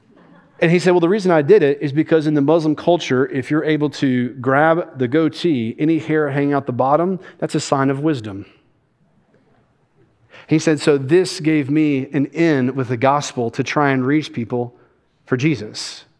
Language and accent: English; Kentucky, United States; now in Alabama, United States; I've lived here for almost 12 years. I'm from Kentucky originally.